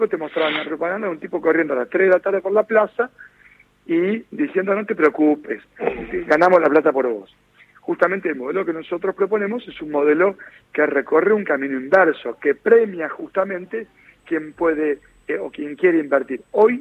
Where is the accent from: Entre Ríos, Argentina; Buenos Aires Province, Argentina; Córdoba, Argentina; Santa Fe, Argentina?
Santa Fe, Argentina; yo soy santafesino